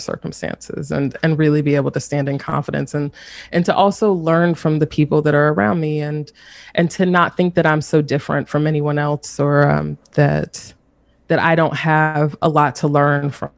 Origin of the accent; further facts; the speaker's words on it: the South, United States; So I'm based in North Carolina, and I'm from the South.